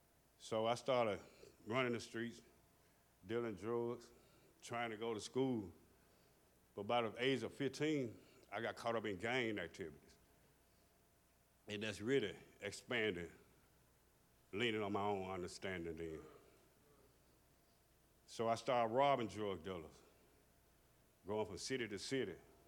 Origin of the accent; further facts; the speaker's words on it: Memphis, Tennessee, United States; I grew up in Memphis, Tennessee. I'll be 52 years old on the 26th of this month.